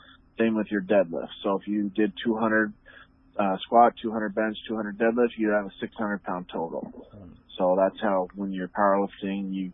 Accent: Windsor, Ontario, Canada; Yeah, born and raised in Windsor.

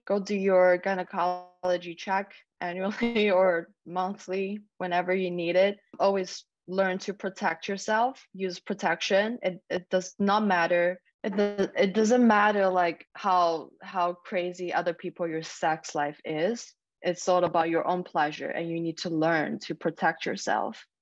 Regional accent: Ningbo, Zhejiang, China; In Ningbo.

